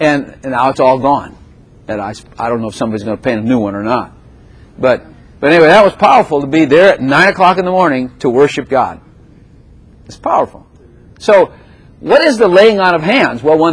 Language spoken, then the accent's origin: English; Chicago, Illinois, United States; And I remember when I was from the Chicago area, Yankee land, I remember coming down south